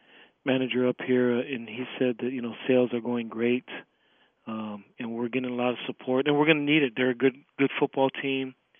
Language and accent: English; Hawaii, United States; I'm from the North Shore, and so I just stay on the beach there with my shorts and flip-flops and don't even come to town or to Waikiki.